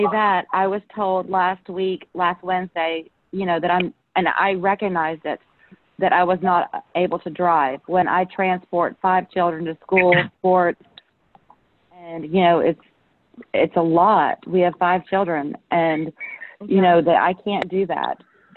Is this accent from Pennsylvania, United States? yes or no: yes; Pennsylvania, United States; I'm from Pennsylvania originally, and that's where he lives.